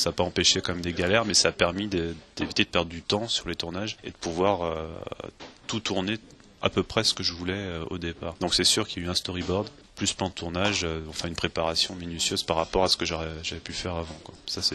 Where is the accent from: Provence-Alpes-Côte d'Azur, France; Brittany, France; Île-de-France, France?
Brittany, France; now in Pau, France; Moi j'habite à Pau, je suis pas de Pau, je suis breton, mais j'habite à Pau maintenant